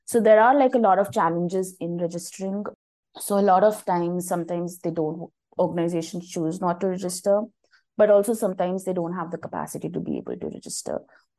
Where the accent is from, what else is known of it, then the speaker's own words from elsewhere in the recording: India; I come from India